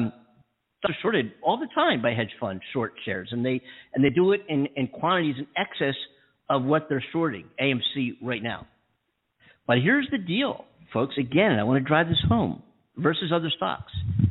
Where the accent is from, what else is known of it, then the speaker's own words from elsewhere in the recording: East Coast, United States; I'm from the East Coast, you know, but I'm, you know, been here 6 years, whatever now.